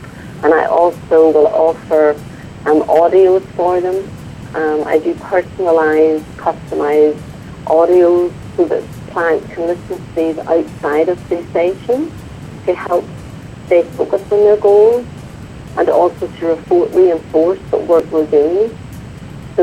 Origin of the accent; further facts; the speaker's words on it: Northern Ireland, United Kingdom; my background of growing up in the Troubles and all my life experiences